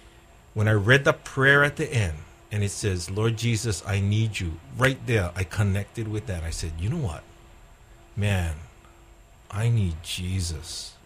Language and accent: English; Kaneohe, Hawaii, United States; I grew up in Kaneohe, God's country